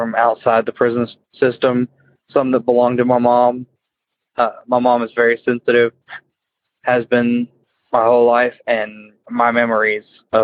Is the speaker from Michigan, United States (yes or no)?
no; Tennessee, United States; I am from Tennessee.